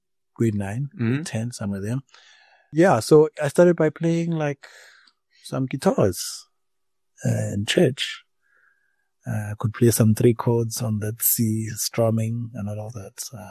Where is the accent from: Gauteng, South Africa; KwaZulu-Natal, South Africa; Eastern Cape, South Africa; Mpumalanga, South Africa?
KwaZulu-Natal, South Africa; Durban; born there; I'm born South African, yes, in Durban, in KZN. Banda people are Malawian. So